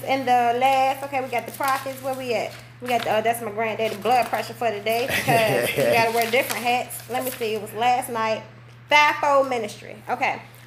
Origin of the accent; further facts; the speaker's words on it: Virginia, United States; Just like I'm a Virginian because I'm from Virginia type of thing